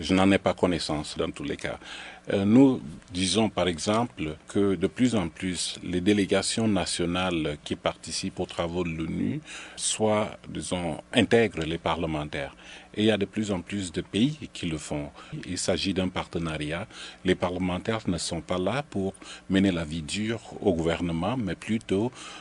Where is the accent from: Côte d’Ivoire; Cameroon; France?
Cameroon; dans mon pays d'origine, le Cameroun, où j'ai exercé toute ma carrière professionnelle au niveau national